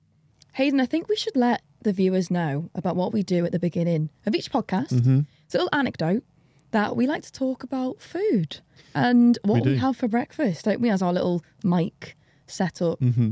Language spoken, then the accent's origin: English; Liverpool, North West England, United Kingdom; I'm from Liverpool.